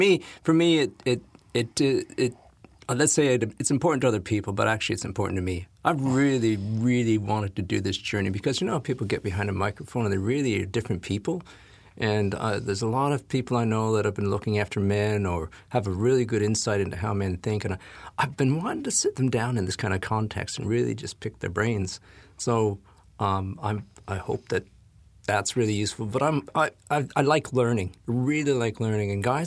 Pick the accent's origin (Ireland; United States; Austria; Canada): Canada; moved away as an adult; now in Christchurch, New Zealand; I'm a Canadian guy. I've been here about 28 years, so this is my home. I'm a Kiwi now. Lived in Christchurch almost all of it. Been a hippie up in Nelson for 5 years.